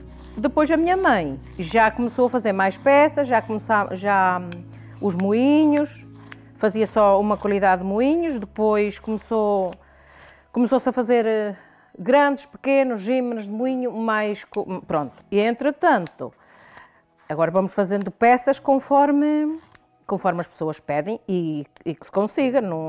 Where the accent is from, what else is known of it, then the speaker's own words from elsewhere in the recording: Penacova, Coimbra, Portugal; sou de Penacova e trabalho em artesanato em Penacova, cá na minha oficina, desde os 15 anos, tenho 57.